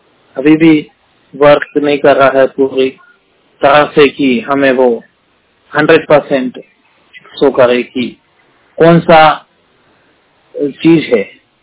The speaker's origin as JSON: {"language": "Hindi", "region": "Madhya Pradesh", "country": "India", "said": "मध्य प्रदेश से हूँ।"}